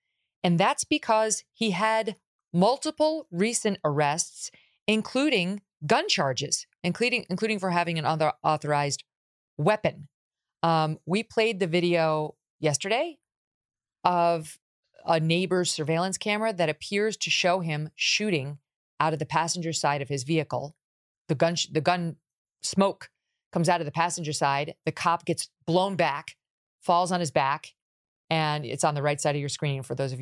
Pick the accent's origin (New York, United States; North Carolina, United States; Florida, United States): New York, United States; Syracuse; also born or lived in Illinois; some pictures of the young … in Syracuse, New York, where I grew up. I was born in Illinois. I moved to Illinois. Moved to Syracuse.